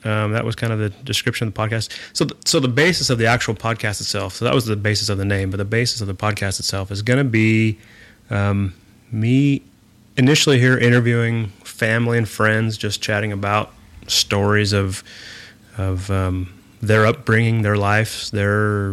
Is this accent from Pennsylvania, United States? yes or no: no; Bakersfield, California, United States; a long history of being born and raised in Bakersfield.